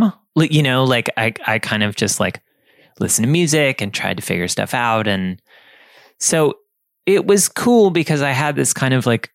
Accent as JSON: {"language": "English", "town": "Sleepy Hollow", "region": "New York", "country": "United States", "tie": "born or raised there", "said": "I grew up in Sleepy Hollow, New York. And it's like basically contiguous with this town called Tarrytown."}